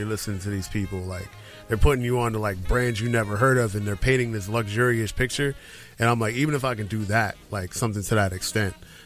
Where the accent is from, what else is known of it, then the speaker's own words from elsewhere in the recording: Atlantic City, New Jersey, United States; also born or lived in Philadelphia; So Atlantic City and then Philly.